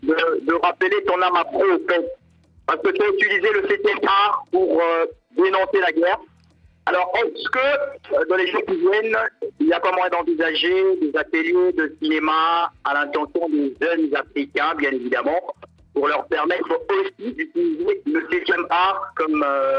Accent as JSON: {"language": "French", "region": "Kinshasa", "country": "DR Congo", "said": "Et moi, particulièrement, en tant que Congolais, vivant à Kinshasa"}